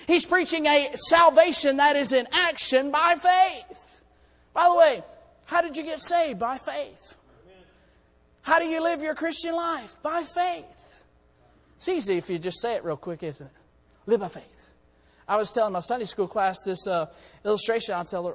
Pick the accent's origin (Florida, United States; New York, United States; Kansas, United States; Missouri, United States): Florida, United States; I'm from Florida. I'm from the South. I use a different language.